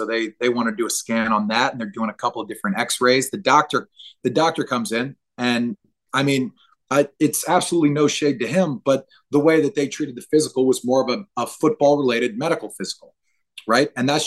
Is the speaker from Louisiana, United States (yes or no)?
yes; New Orleans, Louisiana, United States; It's the craziest thing is that I'm from New Orleans.